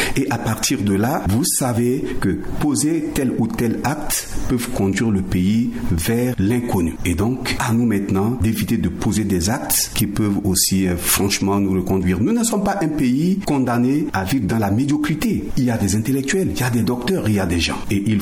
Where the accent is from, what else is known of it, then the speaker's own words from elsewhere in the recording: Central African Republic; je suis un centrafricain